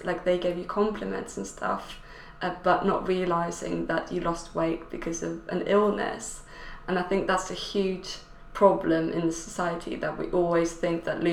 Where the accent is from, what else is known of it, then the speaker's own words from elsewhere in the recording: Sweden; I'm from Sweden